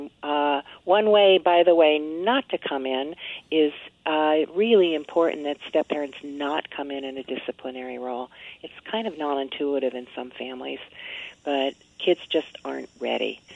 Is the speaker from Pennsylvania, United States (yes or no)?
no; California, United States; I'm a Californian.